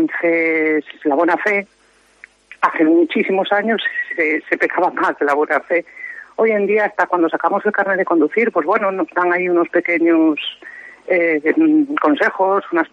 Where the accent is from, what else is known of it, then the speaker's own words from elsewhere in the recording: Galicia, Spain; Y aquí como gallegos, pues utilizar el oficial de Galicia, sentidiño.